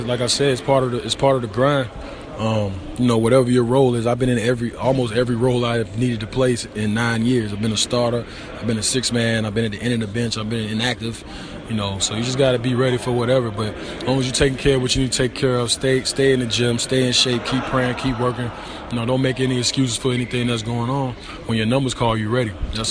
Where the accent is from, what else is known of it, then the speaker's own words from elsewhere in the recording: Charlotte, North Carolina, United States; I'm from Charlotte, North Carolina, West Charlotte, North Carolina. I went to Charlotte Latin High School, went to Georgia Tech.